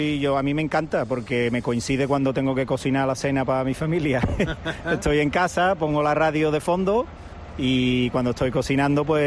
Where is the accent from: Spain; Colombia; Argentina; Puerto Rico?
Spain; Seville, Andalusia; now in Sydney, Australia; Yo soy de Sevilla, bético hasta la médula.